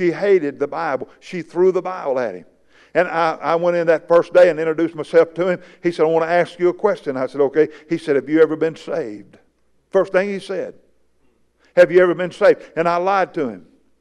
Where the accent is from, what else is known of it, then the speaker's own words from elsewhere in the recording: Fort Worth, Texas, United States; Now, I lived plumb across town from where I grew up in Fort Worth.